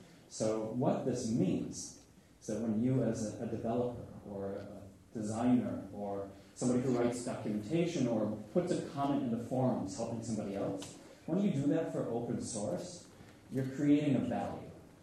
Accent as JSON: {"language": "English", "country": "United States", "moved": "yes", "lives_now": "Germany", "said": "I live in Germany. I didn't have to fly all the way from America, but I am American"}